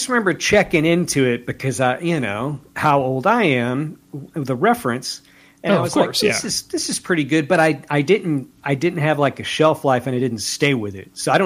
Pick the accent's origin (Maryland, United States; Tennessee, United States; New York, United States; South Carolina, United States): Tennessee, United States; But instead of for Canada, they're from my home state. They're from Memphis.